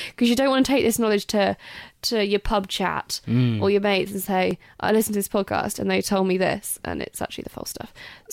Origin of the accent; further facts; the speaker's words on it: England, United Kingdom; England. Mm. I'm English. Mm. And I'm a bit Irish and Scottish.